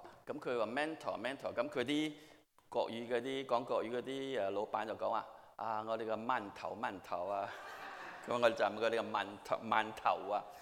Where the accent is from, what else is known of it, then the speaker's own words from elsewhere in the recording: Guangdong, China; 我哋中國人啊，特別係廣東人咧，我哋係好有創意嘅。